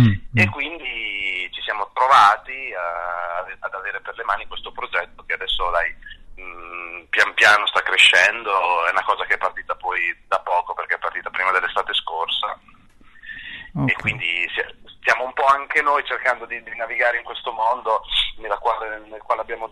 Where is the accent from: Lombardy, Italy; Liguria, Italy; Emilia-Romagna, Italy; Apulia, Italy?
Emilia-Romagna, Italy; appunto, da buon romagnolo, di spataccare un attimo